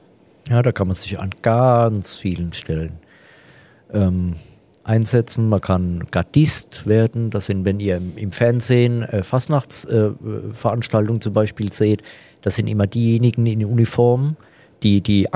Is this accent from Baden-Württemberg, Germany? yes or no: yes; Baden-Württemberg, Germany; Ich bin im Kraichgau groß geworden und hinter diesem beschriebenen Berg von mir eben liegt der Odenwald. Also mein Elternhaus ist das letzte Haus im Kraichgau